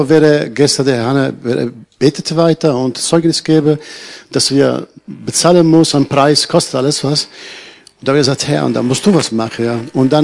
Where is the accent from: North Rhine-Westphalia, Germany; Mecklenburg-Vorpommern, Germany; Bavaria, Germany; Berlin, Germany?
North Rhine-Westphalia, Germany; Essen; German is a second language; ich, meine Freundin und ein Bruder gekommen, wir kommen aus Essen.